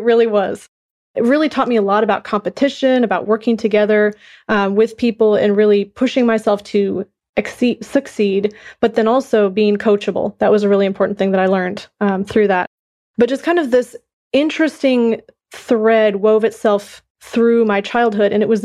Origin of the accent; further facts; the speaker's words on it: Minnesota, United States; moved away as an adult; now in Texas, United States; I moved down to Texas from Minnesota.